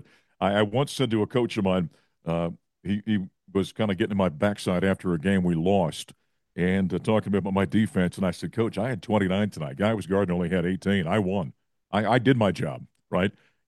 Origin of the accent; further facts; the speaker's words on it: North Dakota, United States; Growing up in North Dakota, where I did, the Minnesota Timberwolves were years away, so there wasn't a regional team that we followed.